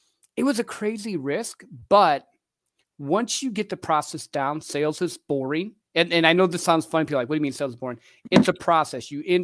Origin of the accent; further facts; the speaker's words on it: Midwest, United States; So I grew up in the Midwest in a little country town where you're supposed to, you know, work, get married, work for the same company forever, whatever.